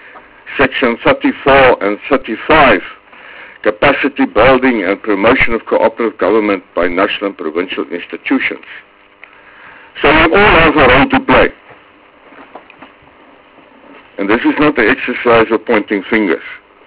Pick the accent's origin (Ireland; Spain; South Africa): South Africa; Northern Cape; All the MECs, East Bay and Northwest, my neighbors, I'm from the Northern Cape. Yes, we are good neighbors.